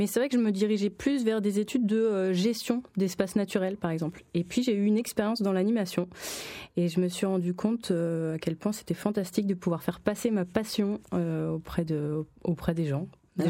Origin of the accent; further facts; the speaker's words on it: Île-de-France, France; Moi j'ai grandi en Seine-et-Marne, oui. Près de Fontainebleau.